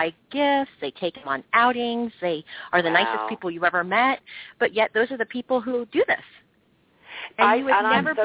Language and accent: English; San Ramon, California, United States; I mean, we live in a really nice neighborhood, and I grew up in San Ramon, and which is a wonderful community